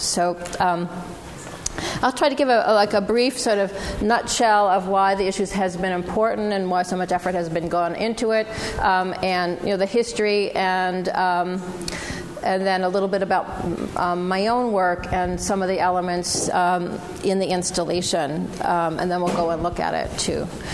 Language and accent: English; Cleveland, Ohio, United States; now in Boston, United States; I'm from Cleveland, so it's really, you know, kind of nice. I've been living in Boston for many years, so it's nice to be back here in the Midwest